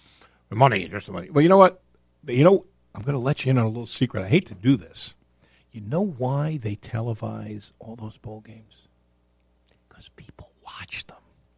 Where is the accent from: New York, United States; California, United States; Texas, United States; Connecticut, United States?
New York, United States; I know I'm from New York, so I have a somewhat illogical affinity for the NIT.